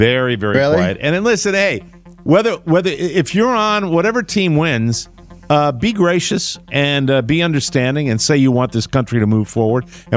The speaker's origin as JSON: {"language": "English", "region": "Florida", "country": "United States", "said": "And it didn't work in my home state of Florida right now."}